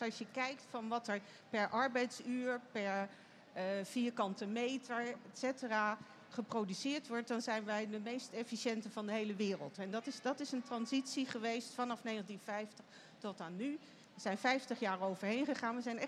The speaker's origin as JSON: {"language": "Dutch", "country": "Netherlands", "said": "daar zitten we als Nederlander dus vreselijk mee in onze maag."}